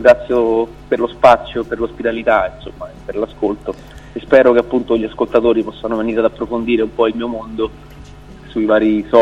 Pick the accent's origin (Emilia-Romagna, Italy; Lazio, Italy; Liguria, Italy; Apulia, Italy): Lazio, Italy; Rome; now in Milan, Italy; Io sono romano, come si intuirà da come parlo, e solo che vivo a Milano da 3 anni